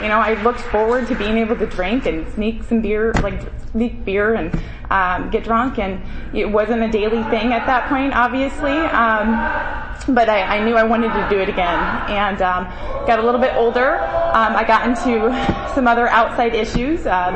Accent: St. Charles, Missouri, United States; I grew up in St. Charles, Missouri. And I had a pretty normal life.

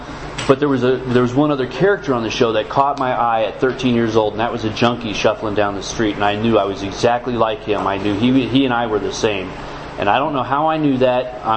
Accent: Scottsdale, Arizona, United States; But I'm not from Phoenix. I was from Scottsdale, and I say South Scottsdale because it's a big difference between Arcadia High School and Coronado High School.

